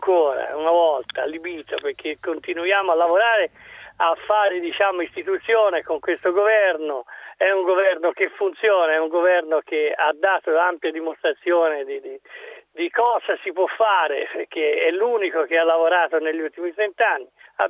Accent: Livorno, Tuscany, Italy; Sì, io sono di Livorno

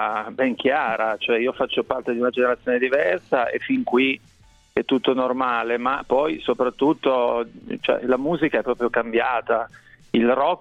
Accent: Cuneo, Piedmont, Italy; io sono di Cuneo

